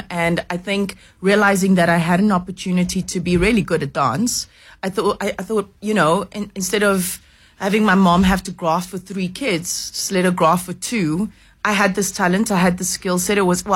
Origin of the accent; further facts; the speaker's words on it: Cape Town, Western Cape, South Africa; moved away as an adult; now in Johannesburg, South Africa; I left home. I left Cape Town when I was 18 to join my first professional dance company.